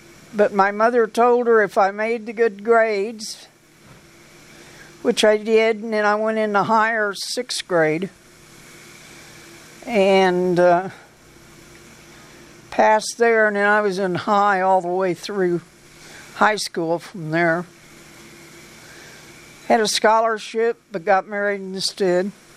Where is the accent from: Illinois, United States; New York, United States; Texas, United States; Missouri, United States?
Missouri, United States; Blue Springs; And we grew up in Blue Springs, mostly Blue Springs, and I went to third grade in Kansas City School District